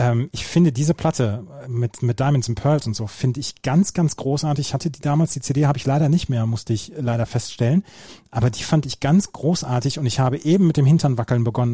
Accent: Minden, North Rhine-Westphalia, Germany; Wir in Ostwestfalen, wir wussten, was gut ist.

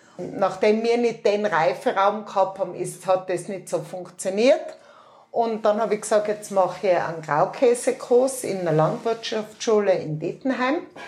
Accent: Austria; Und wie man hört, bin ich eine Österreicherin

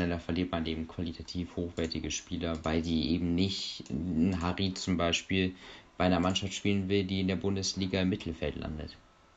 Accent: Dortmund, North Rhine-Westphalia, Germany; Und ich sag, als Dortmunder, ich würde mir wünschen, wenn Schalke wieder ein bisschen besser wird.

